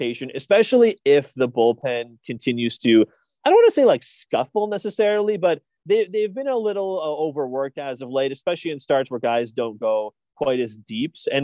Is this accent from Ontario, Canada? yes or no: yes; Toronto, Ontario, Canada; someone like born and raised in Toronto